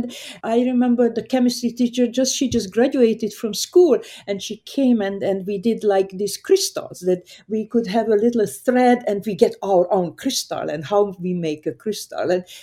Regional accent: Hungary; So I grew up in Hungary, a very small town

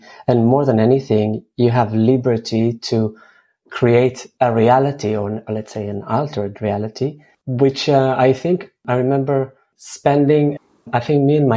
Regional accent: Jerusalem, Jerusalem District, Israel; I was born in Jerusalem, 77. I remember moving quite a lot with my family around Jerusalem from different neighborhoods.

